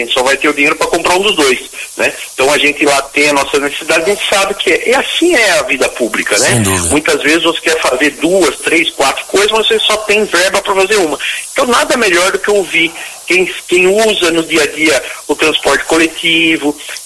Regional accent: Várzea Paulista, São Paulo, Brazil; Eu sou morador da cidade de Várzea, eu sou nascido aqui em Várzea, pra você ter uma ideia, com 59 anos de idade, eu lembro quando Várzea tinha 9 mil habitantes.

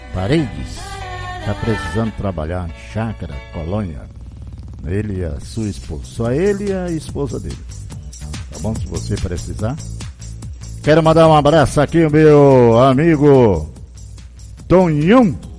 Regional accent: Brasiléia, Acre, Brazil; Em Brasileia, minha terra querida, minha terra natal.

